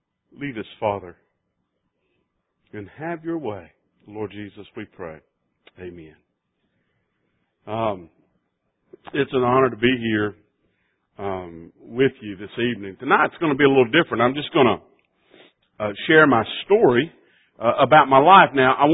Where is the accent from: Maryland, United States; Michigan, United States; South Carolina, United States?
South Carolina, United States; Greenville; And I grew up at Berea, a little section in Greenville. They call it Burrito now. But I grew up in Berea First Baptist Church